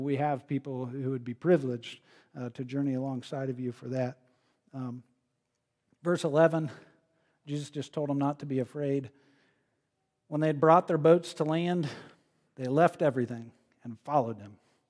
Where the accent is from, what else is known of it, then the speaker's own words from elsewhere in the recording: New Knoxville, Ohio, United States; I'm from Ohio, New Knoxville.